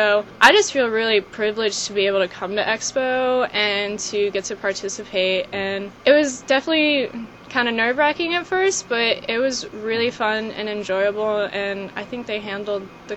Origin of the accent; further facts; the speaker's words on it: Marietta, Georgia, United States; I am from Marietta, Georgia. I am a third year at the University of Georgia.